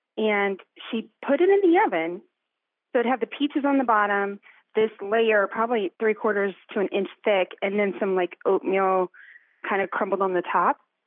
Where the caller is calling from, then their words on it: Kansas City, United States; I'm in Kansas City.